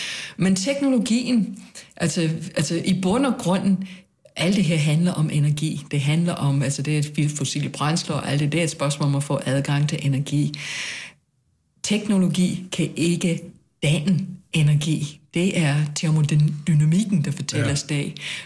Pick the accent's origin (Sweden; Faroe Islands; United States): United States; born there; Danish is a second language; selvom jeg er amerikaner og fødsel i hvert fald